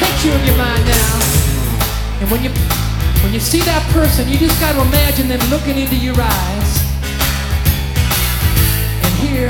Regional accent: Midwest, United States; Because I know I'm from the Midwest too

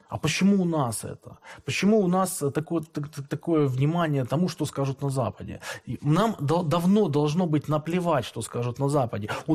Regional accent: Ukraine; born there; Я тоже русский украинец, да, потому что родился на территории Украины, Украинской Советской Социалистической Республики, да.

